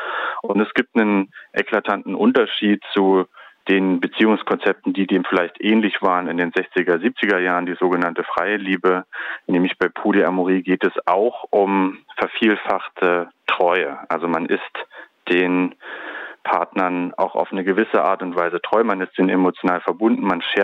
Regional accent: Leipzig, Saxony, Germany; aus der Stadt, wo ich herkomme, in Leipzig

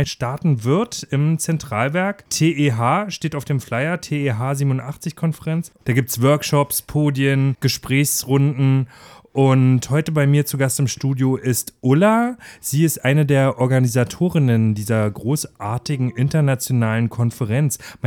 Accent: Dresden, Saxony, Germany; für mich als Dresdner

